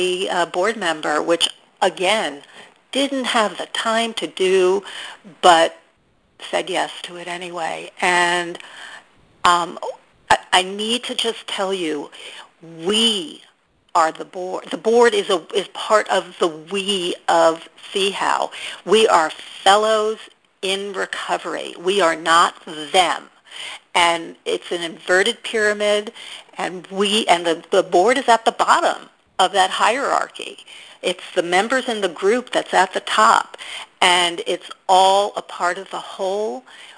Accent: Oakland, California, United States; I'll just say … from Oakland, California, and I am so grateful for this workshop.

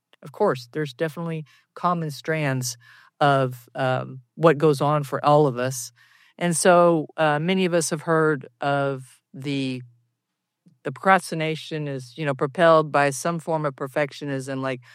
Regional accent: Texas, United States; from Texas.

